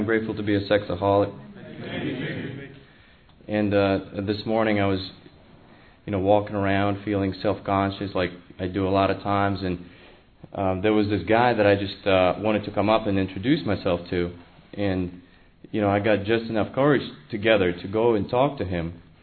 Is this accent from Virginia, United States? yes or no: yes; Blacksburg, Virginia, United States; I'm from Blacksburg. I live in Blacksburg, Virginia.